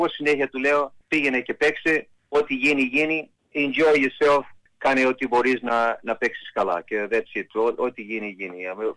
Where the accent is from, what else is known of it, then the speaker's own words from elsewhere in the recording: Ioannina, Epirus, Greece; Εγώ θέλω να τους πάω στα Γιάννενα, εκεί που είμαι, από το Γιωργάνο